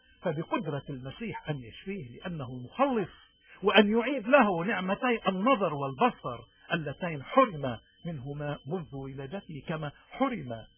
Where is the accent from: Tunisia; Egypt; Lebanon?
Lebanon